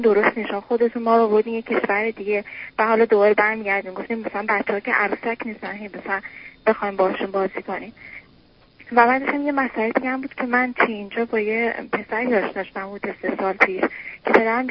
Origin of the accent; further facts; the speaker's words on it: Iran; moved away; حدود 8 سال پیش ما از ایران خارج شدیم و آمدیم یک کشور دیگه زندگی کردیم